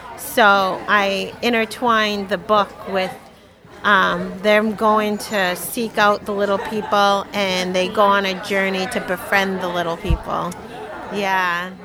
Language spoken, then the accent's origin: English; Maine, United States; I grew up on the Passamaquoddy Reservation.